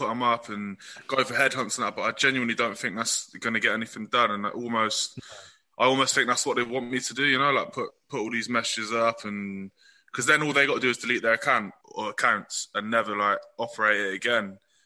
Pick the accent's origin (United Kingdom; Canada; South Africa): United Kingdom; Bristol, South West England; But I'm from Bristol, like, some people are just idiots.